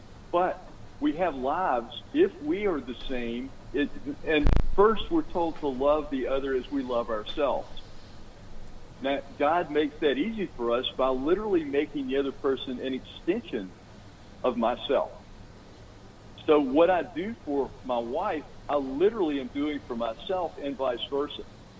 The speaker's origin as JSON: {"language": "English", "region": "Alabama", "country": "United States", "said": "And I'm from Alabama, so, you know, grits are big down there."}